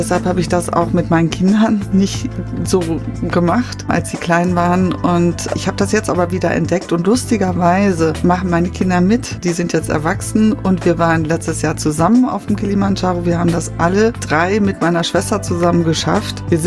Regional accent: North Rhine-Westphalia, Germany; ich bin im Kreis Warendorf groß geworden. Also das ist ja die Pferdestadt. Und mein Vater war dort Pfarrer. Ich bin dort als vierte Tochter zur Welt gekommen.

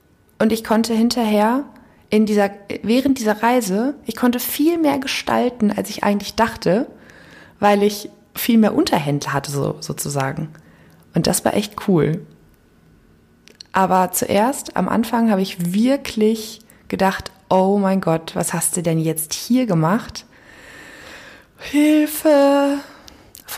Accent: Morocco; Und ich als Marokkaner ist so ein Businessmensch

